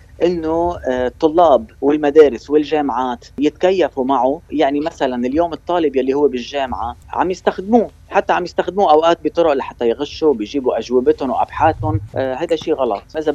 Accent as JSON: {"language": "Arabic", "country": "Lebanon", "said": "بس ما بيصير عندنا بلبنان"}